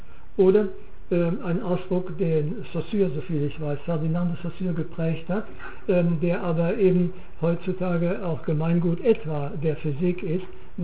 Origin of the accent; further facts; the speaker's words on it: Northern Germany, Germany; Bei uns sagt man nie Grüß Gott. Ich bin aus Norddeutschland und wir verlassen das Grüß Gott dann den Bayern und so weiter.